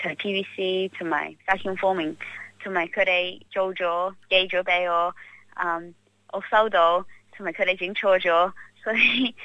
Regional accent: China; 我系中国人。

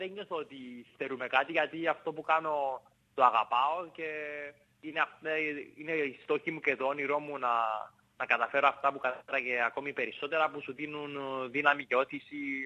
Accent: Cyprus; μεγάλωσα εδώ στις Άσεις της Κύπρου

